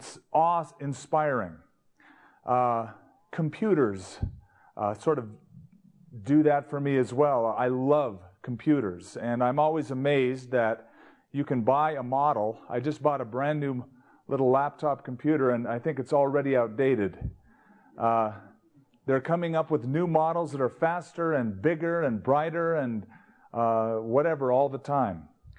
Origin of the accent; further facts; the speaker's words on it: California, United States; now in Albuquerque, United States; I came from Southern California. That's where I grew up. I was born, raised, and lived until I moved to Albuquerque.